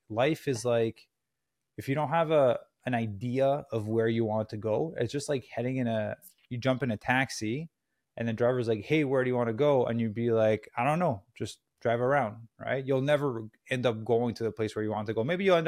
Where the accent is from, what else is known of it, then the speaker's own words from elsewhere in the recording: Quebec, Canada; And then I start speaking and it's slang French. I'm from Quebec, Canada.